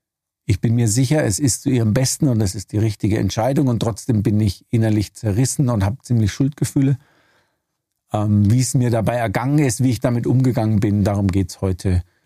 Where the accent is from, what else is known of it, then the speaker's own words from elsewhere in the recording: Würzburg, Bavaria, Germany; meine Mutter in Würzburg lebt, also da, wo ich aufgewachsen bin, in meinem Elternhaus.